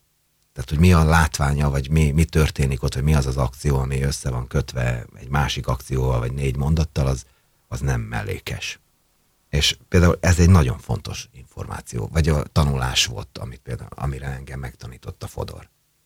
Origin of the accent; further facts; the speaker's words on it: Romania; now in Hungary; Engem soha senki nem bántott Romániában, azért nem magyar vagyok.